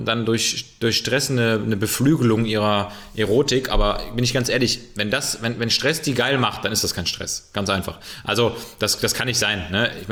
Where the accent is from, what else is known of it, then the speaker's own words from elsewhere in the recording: West Germany, Germany; Ich bin ja auch ein Wessi.